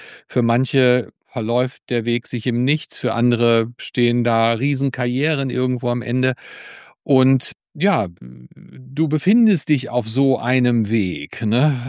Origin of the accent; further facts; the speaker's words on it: Blomberg, North Rhine-Westphalia, Germany; Du in Warburg, ich in Blomberg, in Lippe.